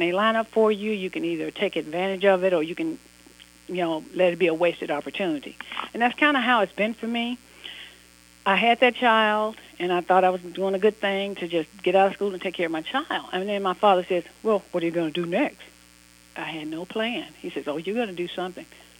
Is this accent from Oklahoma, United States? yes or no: no; Chicago, Illinois, United States; born there; Yes, I was born in Chicago.